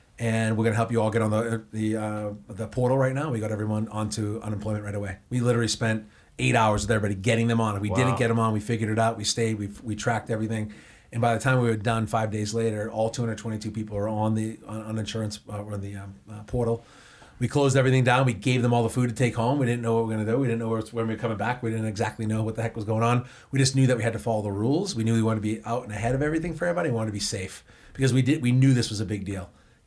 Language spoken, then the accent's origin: English; Boston, Massachusetts, United States; accent: Boston; I'm from Boston, as you can tell from my accent.